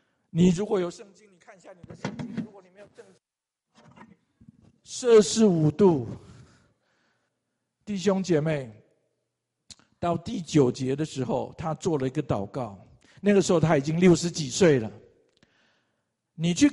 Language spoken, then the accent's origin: Chinese; Taiwan; 我是从台湾来的